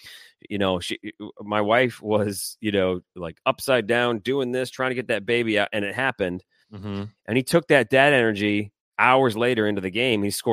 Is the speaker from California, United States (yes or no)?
no; Detroit, Michigan, United States; Like growing up in Detroit, watching the Red Wings at Joe Louis Arena, which was an old ass arena